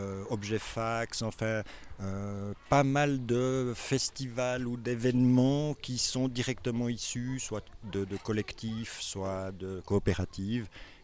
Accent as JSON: {"language": "French", "town": "La Chaux-de-Fonds", "region": "Neuchâtel", "country": "Switzerland", "tie": "born or raised there", "said": "je suis né à La Chaux-de-Fonds et j'y suis j'y ai toujours vécu à part de rares courts séjours à Neuchâtel et à Genève."}